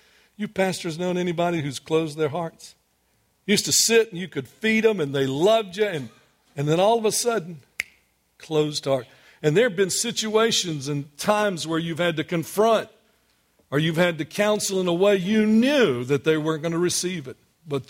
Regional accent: Greenwood, United States; I'm pastoring in my hometown. I mean, every church usually has the pastor from someplace else, and the people are from there. We've got it just the opposite. Most of our people are people who've moved into there. All the people are from someplace else. I'm from Greenwood.

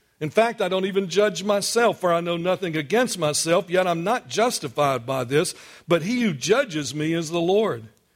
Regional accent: Greenwood, United States; I'm pastoring in my hometown. I mean, every church usually has the pastor from someplace else, and the people are from there. We've got it just the opposite. Most of our people are people who've moved into there. All the people are from someplace else. I'm from Greenwood.

